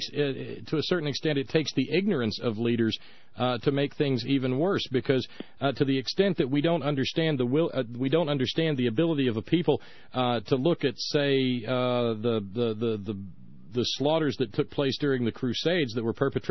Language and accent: English; Alabama, United States; I was born and raised in Alabama.